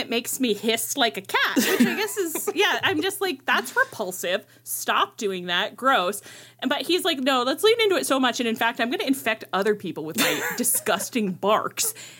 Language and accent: English; Australia; I am Australian.